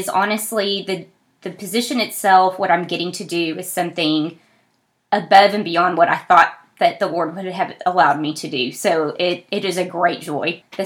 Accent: Fort Smith, Arkansas, United States; So, I'm one of four kiddos. I was raised in Fort Smith, Arkansas. My parents are still there.

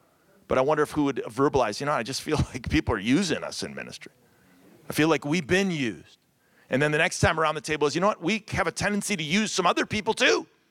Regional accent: Cleveland, Ohio, United States; now in Chicago, United States; We both, when we got married, we're from Cleveland, Ohio, right down the road. And she went to separate, we went to separate colleges. We came to Chicago.

